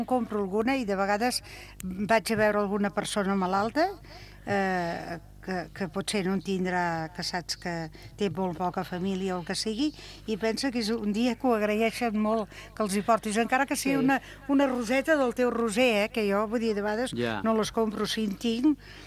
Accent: Catalonia, Spain; Soc catalana tot l'any.

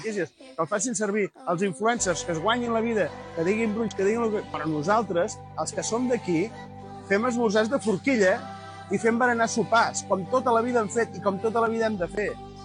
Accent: Reus, Catalonia, Spain; I fot-li que som de Reus.

